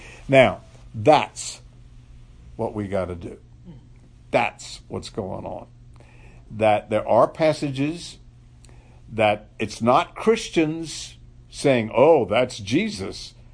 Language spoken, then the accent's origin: English; Pensacola, Florida, United States; Now, I grew up in Pensacola, Florida. It's called the City of Five Flags because in the history of Pensacola, five countries have conquered the city.